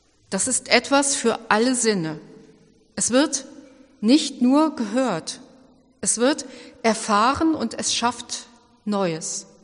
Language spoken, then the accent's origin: German; Cologne, North Rhine-Westphalia, Germany; Das ist eine kölsche Abkürzung aus meiner Heimat für ganz weit draußen.